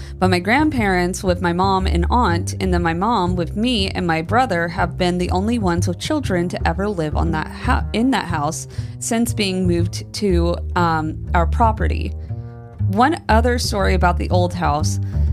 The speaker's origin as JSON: {"language": "English", "region": "South Carolina", "country": "United States", "tie": "born or raised there", "also_born_or_lived": "Cullowhee, North Carolina", "said": "I was born and raised across the river in Jasper County, South Carolina."}